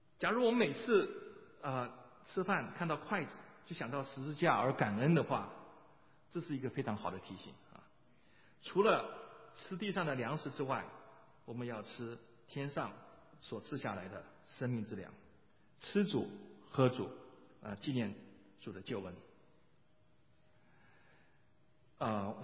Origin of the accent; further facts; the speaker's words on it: Taiwan; 我是从台湾来的，我们在台湾现在还是见面呢，见到就说你吃饱没？